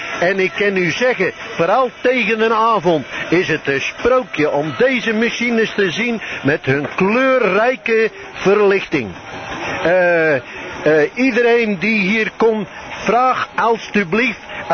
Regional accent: Nieuwendijk, North Brabant, Netherlands; wij komen uit Nederland vandaan, van het dorpje Nieuwendijk. Dat ligt tussen Utrecht aan de Rijksweg, Utrecht-Breda.

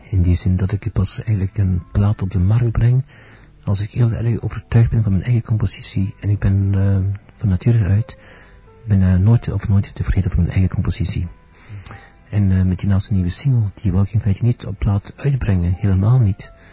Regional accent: Limburg, Belgium; Nee, ik kom dus van Limburg. Heel ver van hier.

